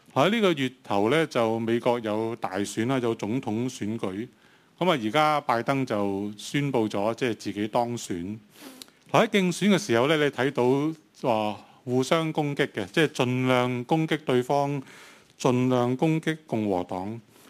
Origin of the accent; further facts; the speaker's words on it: Hong Kong; 我哋香港人咧就应该好感同身受